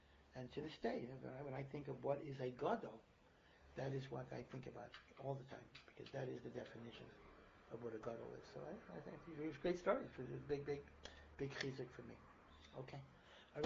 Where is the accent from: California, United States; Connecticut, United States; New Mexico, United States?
Connecticut, United States; Hartford; The thing is that I grew up in Hartford, Connecticut. Some of you might know Connecticut. I know Matthew is West Hartford, but I'm from the old neighborhood, Hartford, Connecticut.